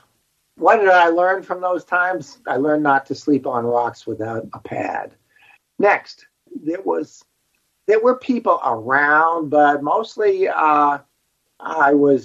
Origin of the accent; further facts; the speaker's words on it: Newton, Massachusetts, United States; instead of holding the reunion here in the Boston area, we're all from Newton, Massachusetts, we held it in Central Florida